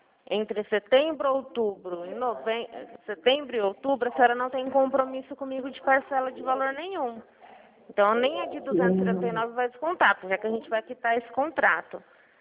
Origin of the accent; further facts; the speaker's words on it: Araçatuba, São Paulo, Brazil; eu sou aqui de Araçatuba.